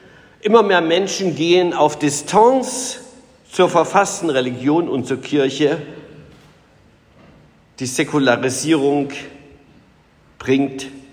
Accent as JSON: {"language": "German", "region": "East Germany", "country": "Germany", "said": "Als Ossi muss ich sagen, bin ja so vorgestellt worden, bin auch stolz drauf."}